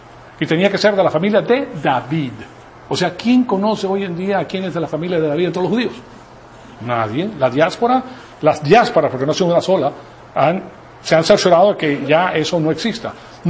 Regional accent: Venezuela; also born or lived in Bolivia; yo crecí en la Iglesia Católica, yo me crié en los mejores colegios de Venezuela, en La Salle, estuve en el Santo Domingo Sabio por un periodo de tiempo, estuve en La Salle, la mayor parte de mi vida estudié en La Salle.

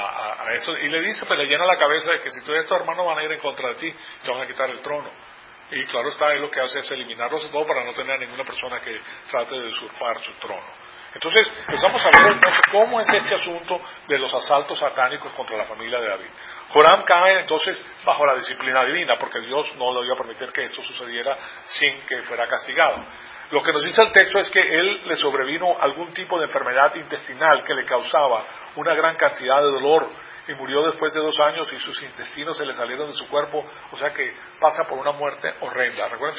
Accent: Venezuela; Yo cuando crecí en Venezuela, pues era católico.

